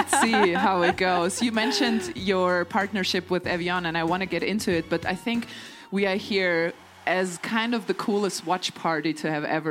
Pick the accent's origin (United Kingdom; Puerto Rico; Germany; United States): Germany; I'm European. I'm from Germany.